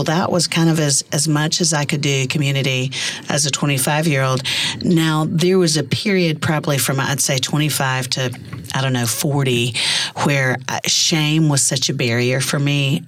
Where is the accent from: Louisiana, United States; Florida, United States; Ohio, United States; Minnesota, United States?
Florida, United States; Orlando; No, I grew up in Orlando, Florida.